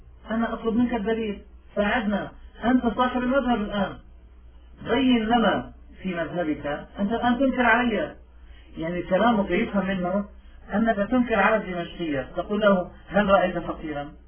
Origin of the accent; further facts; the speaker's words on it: Lebanon; وأنا من لبنان